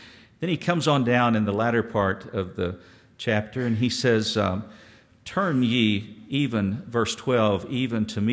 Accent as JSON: {"language": "English", "region": "Texas", "country": "United States", "tie": "born or raised there", "said": "Back when I grew up here in West Texas, in the spring, Brother George would go out and he'd get a patch of ground near Idaloo, and he'd plant a lot of vegetables."}